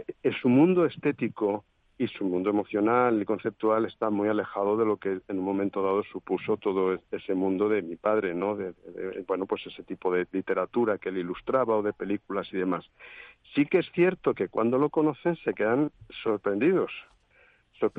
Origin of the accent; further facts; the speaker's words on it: Madrid, Community of Madrid, Spain; como madrileño o como mirando desde el patrimonio